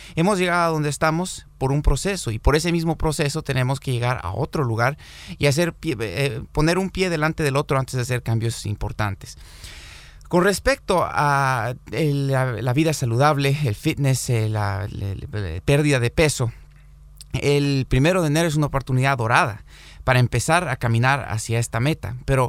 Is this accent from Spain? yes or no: no; Bolivia; yo soy oriundo de Bolivia. Tal como el doctor Claros, me formé en la Facultad de Medicina de Bolivia